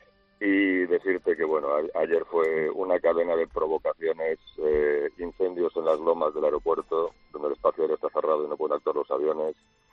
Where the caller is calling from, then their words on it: Vigo, Galicia, Spain; Pues en Vigo, en mi tierra, un fósforo, aunque no sea un día adecuado para decir esto.